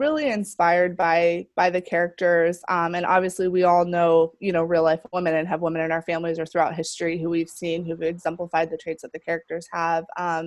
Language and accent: English; Florida, United States; you know, I mentioned I'm originally from Florida, and hurricanes now are devastating